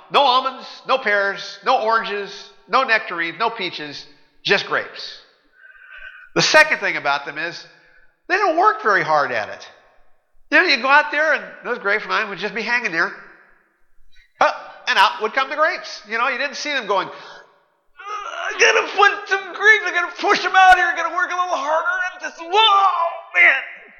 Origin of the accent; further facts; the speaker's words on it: Bakersfield, California, United States; When I was a kid, growing up in Bakersfield, in our backyard, we had lots of food-producing plants.